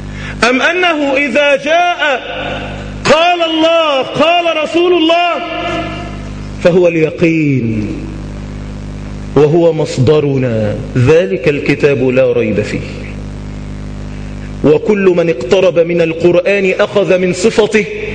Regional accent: Egypt; اللهم اجعل بلادنا مصر بلد أمن وأمان

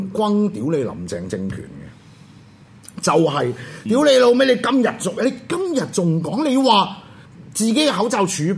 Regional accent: Hong Kong; 而家我哋香港人嘅社区爆发紧

